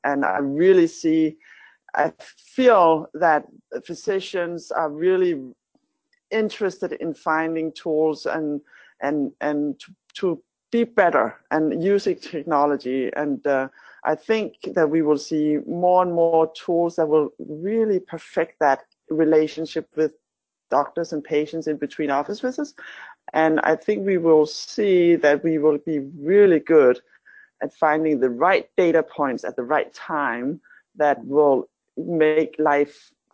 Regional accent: Denmark; English is a second language; So I'm from Denmark, a physician, I graduated from University of Copenhagen long time ago.

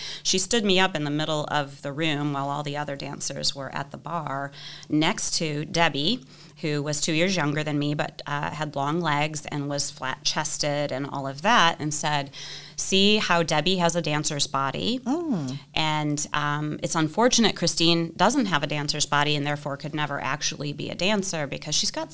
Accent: Memphis, Tennessee, United States; also born or lived in Millington; Well, you said this podcast was rooted in Memphis, and I'm rooted in Memphis too.

